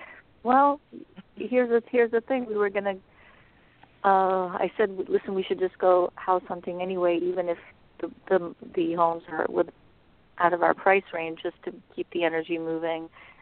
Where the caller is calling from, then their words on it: California, United States; California.